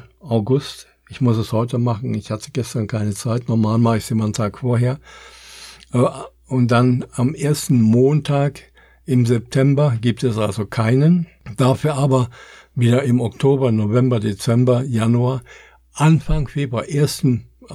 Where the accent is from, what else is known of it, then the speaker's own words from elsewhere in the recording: Germany; obwohl ich bin Deutscher, ich bin aber nicht unbedingt stolz darauf, Deutscher zu sein